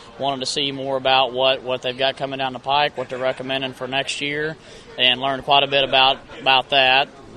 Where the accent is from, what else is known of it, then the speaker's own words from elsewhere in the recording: Carrollton, Missouri, United States; I'm from Carrollton, Missouri.